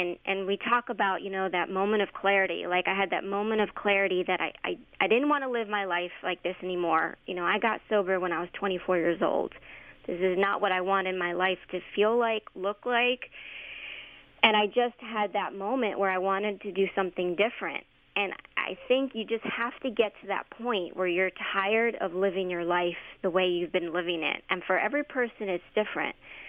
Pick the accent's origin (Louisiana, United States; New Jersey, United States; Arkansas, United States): New Jersey, United States; now in Gainesville, United States; like I said, I'm from New Jersey, and I decided to stay around here. I actually moved to Gainesville, Florida